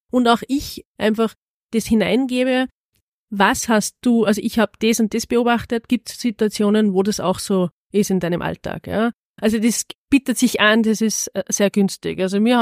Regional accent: Tyrol, Austria; born there; ich bin gebürtige Tirolerin. Aber für mich ist Oberösterreich einfach ein unglaublich tolles Land, das für mich die Herzensheimat ist.

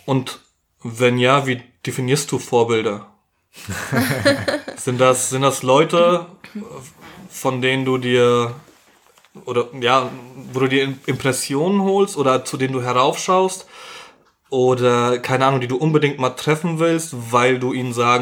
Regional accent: Poland; Ich bin Pole

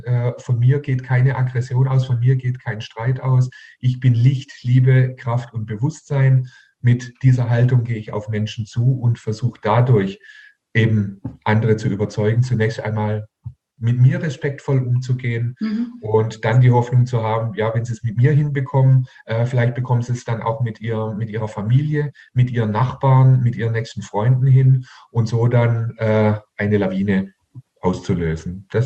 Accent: Heilbronn, Baden-Württemberg, Germany; Hier in meiner Heimatstadt in Heilbronn waren amerikanische Atomraketen stationiert, direkt vor unserer Haustüre.

